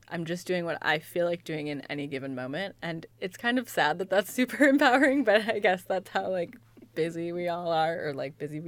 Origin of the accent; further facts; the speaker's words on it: Midwest, United States; Yeah, so growing up in the Midwest and my parents are both pretty hardworking and kind of that Protestant-y American culture